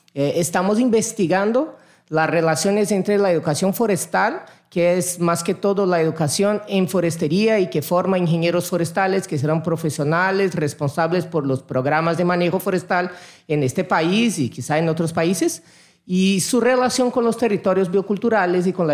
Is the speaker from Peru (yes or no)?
no; Brasília, Federal District, Brazil; now in Mexico; Yo soy de Brasilia, que está ahí en el bioma cerrado, que es una sabana donde tenemos una gran diversidad.